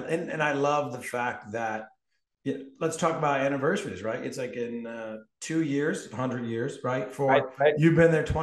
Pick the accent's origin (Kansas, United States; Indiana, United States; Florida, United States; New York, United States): New York, United States; Yeah, I love Eli. I'm a New Yorker.